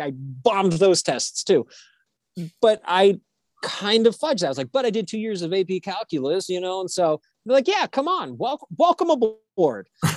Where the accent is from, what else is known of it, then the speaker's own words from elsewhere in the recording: Miami, Florida, United States; And I grew up in Miami and it was a small part of Miami, but everyone knew my family.